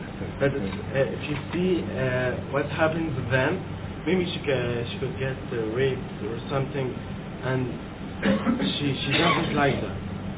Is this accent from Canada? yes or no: no; Egypt